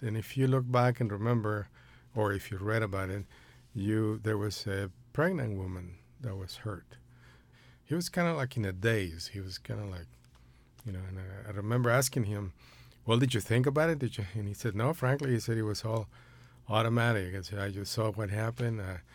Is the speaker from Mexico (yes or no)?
yes; Mexico; now in United States; I'm from Mexico, and I came to the University of Texas as a freshman in 1964, in September.